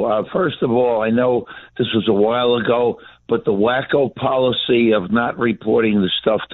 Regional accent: St. Augustine, Florida, United States; I'm from St. Augustine, but I'm visiting down in South Florida.

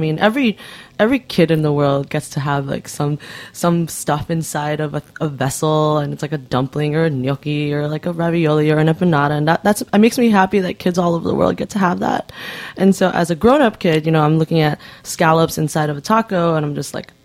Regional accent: California, United States; And I'm from California, but I don't have that Mexican militant Mexican food thing going on.

